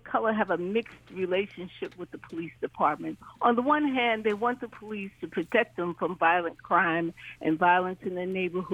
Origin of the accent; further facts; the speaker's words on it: New York, United States; I'm a New Yorker, so I come at this from that perspective, because in New York, I know that the communities of color want police in their neighborhoods.